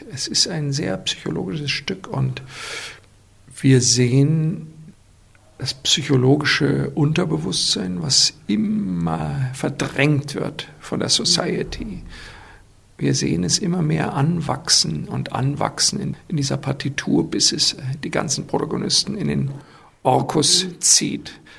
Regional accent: Germany; Das heißt ja nichts, dass ich als Deutscher jetzt ein großer Wagner-Fan bin.

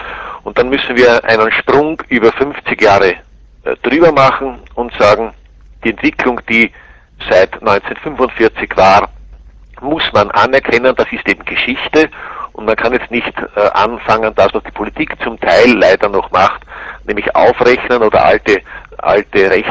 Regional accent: Austria; ich sage das als Österreicher

